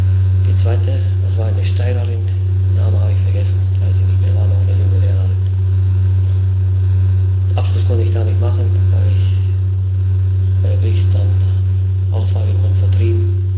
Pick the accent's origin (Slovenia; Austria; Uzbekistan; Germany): Slovenia; Lichtenbach; also born or lived in Nesseltal; bin geboren in Nesseltal. Nach circa anderthalb Jahren sind wir umgezogen nach Lichtenbach, Nummer 26.